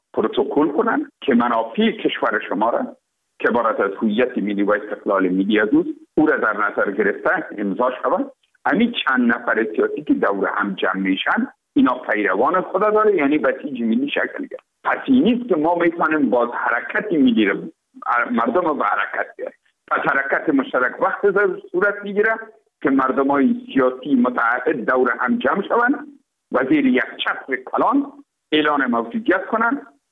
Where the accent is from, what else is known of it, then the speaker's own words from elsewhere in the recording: Afghanistan; ما افغان هستیم